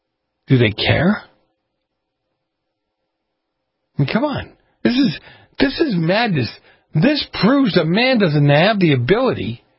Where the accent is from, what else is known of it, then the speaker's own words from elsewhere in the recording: Massachusetts, United States; Massachusetts town, this is my home state.